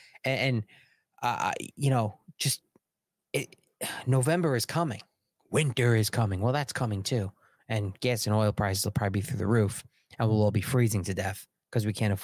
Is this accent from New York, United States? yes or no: yes; New York, United States; I will say, being a New Yorker, Kathy Hochul is worse than Andrew Cuomo.